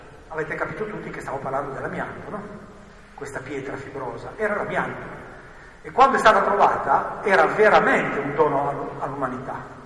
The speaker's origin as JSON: {"language": "Italian", "region": "Liguria", "country": "Italy", "said": "Io produco olio molto modestamente, sono della Riviera dei Fiori, quindi produco il famoso olio di olive vergiasche."}